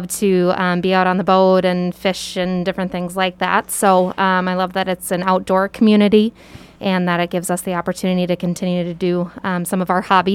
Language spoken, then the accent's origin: English; Mankato, Minnesota, United States; So I was born and raised in Mankato, Minnesota